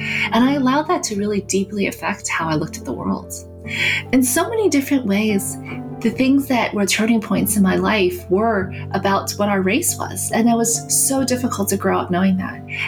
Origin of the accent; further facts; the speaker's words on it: New York, United States; People would say, what are you? Where are you really from? When I would say New York, they said, no, really.